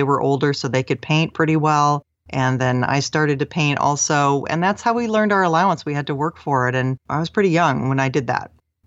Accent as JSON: {"language": "English", "town": "Seattle", "region": "Washington", "country": "United States", "tie": "born or raised there", "said": "Well, I grew up in the Seattle area and my family was very middle class, but we lived in a suburb where there were a lot of very wealthy people."}